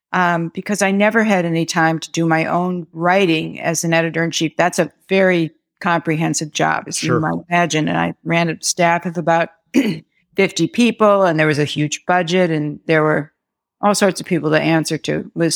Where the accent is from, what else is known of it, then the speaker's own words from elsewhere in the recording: Midwest, United States; now in New York City, United States; I'm a Midwesterner who moved to New York City